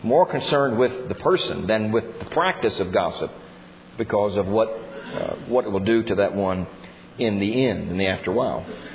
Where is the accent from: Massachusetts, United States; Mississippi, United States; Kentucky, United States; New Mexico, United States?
Kentucky, United States; And my father said, no, we're from Kentucky. See, our speech gave us away. We didn't even sound like a native New Mexican.